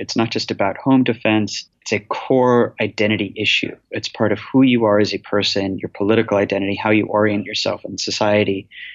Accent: United States; I mean, it kind of reminds me as an American of the way that we sometimes talk about

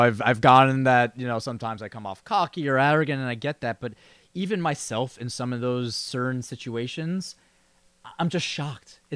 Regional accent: New York, United States; And you know, just being a New Yorker.

